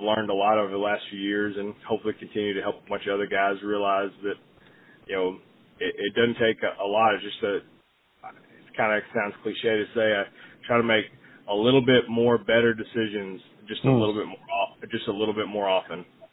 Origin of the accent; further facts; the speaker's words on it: New England, United States; But I was born in New England, and obviously, you know, growing up there in the summertime